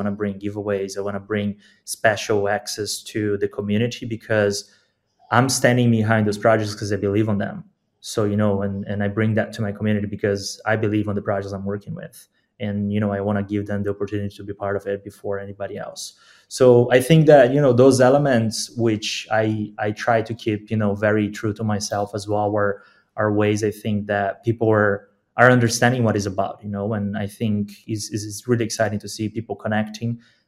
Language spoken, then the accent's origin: English; Brazil; I am from Brazil.